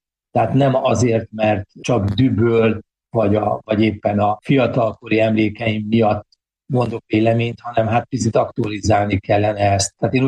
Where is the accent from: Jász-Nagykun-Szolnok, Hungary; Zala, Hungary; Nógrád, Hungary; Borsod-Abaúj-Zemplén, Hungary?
Borsod-Abaúj-Zemplén, Hungary; Miskolc; én miskolci vagyok